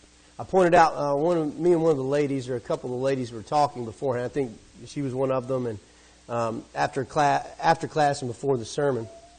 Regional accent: Alabama, United States; I'm the fastest talking Alabamian he's ever met. And I will apologize for my accent.

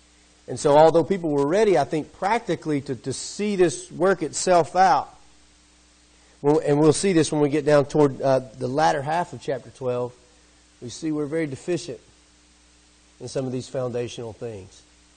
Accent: Alabama, United States; I'm the fastest talking Alabamian he's ever met. And I will apologize for my accent.

